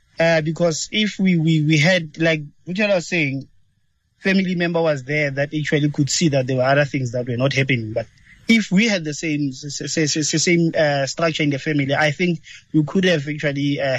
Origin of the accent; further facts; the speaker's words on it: Excelsior, Free State, South Africa; and I'm from Excelsior, which is next to Tawantinsuyo in the Free State.